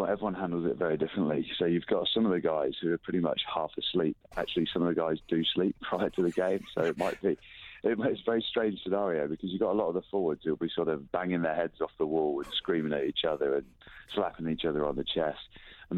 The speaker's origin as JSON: {"language": "English", "region": "England", "country": "United Kingdom", "said": "You know, it was heartbreaking as an Englishman to watch."}